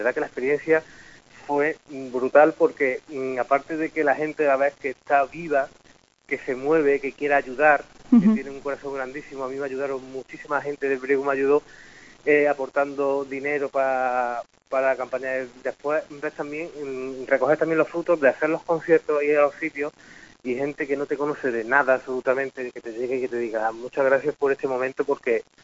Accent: Priego, Spain; Yo no soy prieguense, yo soy priego. Yo soy un priego activo, a mí me encanta mi pueblo.

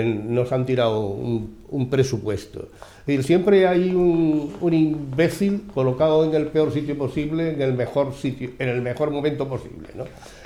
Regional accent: Andalusia, Spain; hemos demostrado que somos los más españoles, los más europeos y los que tenemos una visión del global de la tierra sin dejar de ser andaluces

